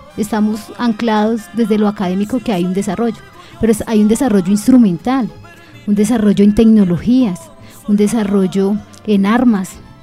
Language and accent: Spanish; Colombia; lo que somos como colombianos